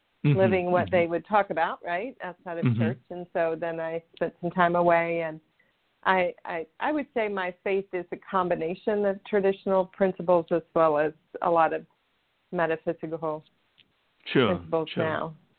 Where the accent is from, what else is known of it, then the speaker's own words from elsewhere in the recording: Houston, Texas, United States; So I grew up in Houston, Texas, in the United States. I'm the youngest of five girls, and we were born all within 8 years, so we're very close in age.